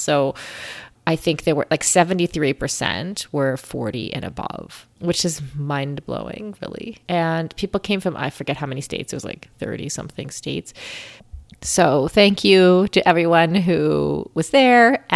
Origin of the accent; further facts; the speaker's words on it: Kitchener, Ontario, Canada; I'm also from Ontario.